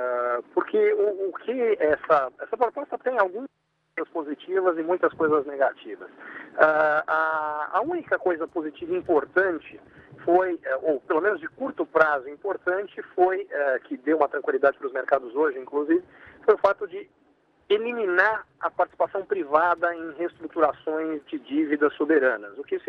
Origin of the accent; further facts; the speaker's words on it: Brazil; como nós brasileiros sabemos bem que esse processo de emissão monetária para financiamento de dívida acaba gerando